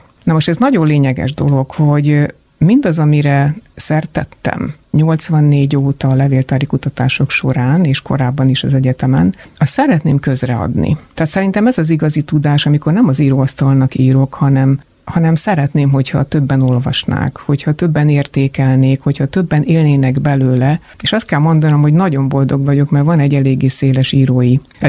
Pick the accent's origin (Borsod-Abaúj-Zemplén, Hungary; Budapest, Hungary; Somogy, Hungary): Budapest, Hungary; én a Albertfalvai Szigeti mozi mellett nőttem fel